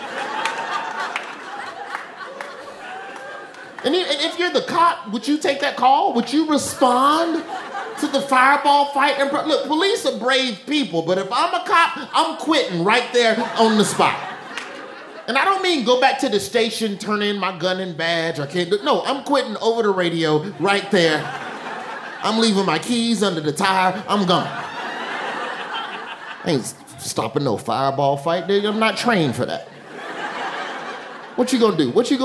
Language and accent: English; the South, United States; now in New York, United States; I'm from the South, where everybody wants to have a little chit-chat with you.